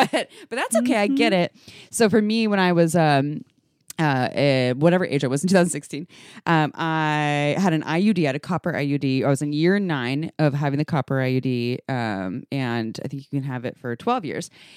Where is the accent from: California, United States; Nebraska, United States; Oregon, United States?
California, United States; Santa Cruz; I was raised in Santa Cruz